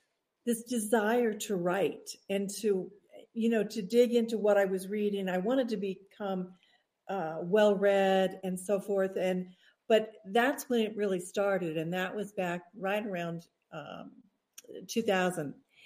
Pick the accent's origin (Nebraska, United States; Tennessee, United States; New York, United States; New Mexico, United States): New Mexico, United States; Albuquerque; But I was had recently moved back, my husband and I, to New Mexico, and I was raised in Albuquerque, and my husband was raised in another part of the state.